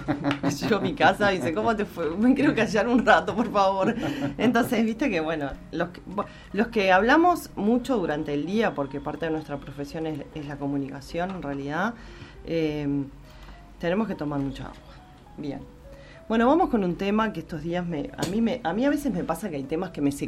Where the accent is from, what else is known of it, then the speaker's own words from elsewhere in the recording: Uruguay; algunas cosas que veo en mi país, que yo quiero muchísimo Uruguay